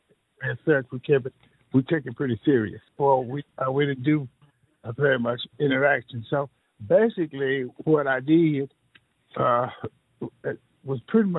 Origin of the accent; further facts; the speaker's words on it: Gainesville, Texas, United States; I was raised in Gainesville, Texas, which is about 65 miles north of Dallas.